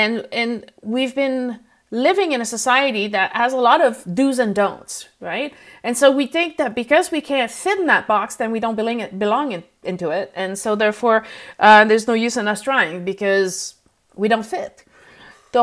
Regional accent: Canada; I'm French Canadian, so there's a certain type of music that reminds me of home immediately.

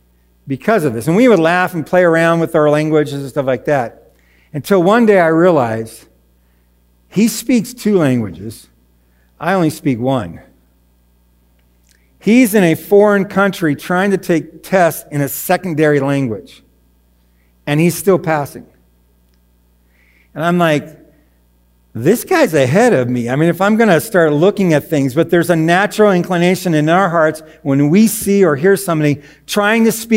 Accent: Arizona, United States; but I take pride in the fact that I'm from Arizona.

